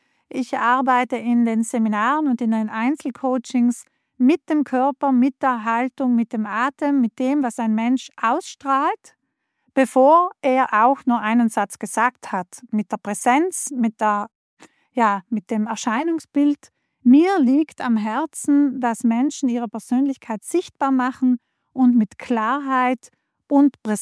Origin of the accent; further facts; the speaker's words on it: Trentino-Alto Adige, Italy; Ich komme auch aus Südtirol